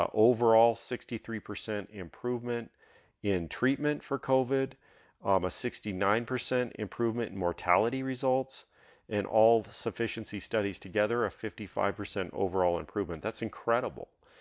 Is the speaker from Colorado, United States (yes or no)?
yes; Colorado, United States; now in El Paso, United States; I came from Western Colorado before I moved here and just spent my life freezing over there during the winters.